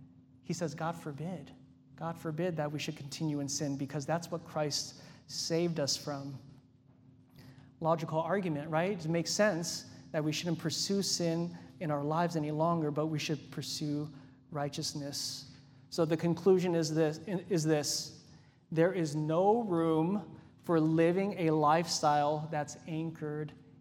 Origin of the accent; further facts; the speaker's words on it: Hawaii, United States; growing up in Hawaii, you know, we go to the beach, and we'd just be playing and having a good time in the ocean.